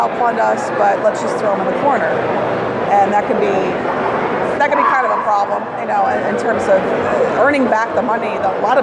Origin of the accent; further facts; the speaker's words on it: Philadelphia, Pennsylvania, United States; because I'm from Philly and it's kind of like a no-brainer to go.